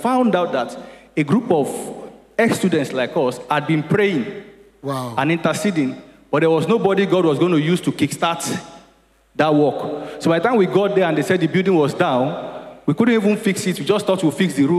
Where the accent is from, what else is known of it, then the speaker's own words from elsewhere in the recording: Ifo, Ogun, Nigeria; born there; No, so I was born in Ifo.